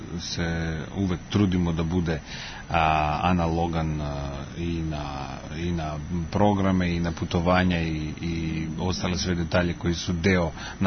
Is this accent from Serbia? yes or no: no; North Macedonia; dok sam rastao u Makedoniji se to stvarno puno pevalo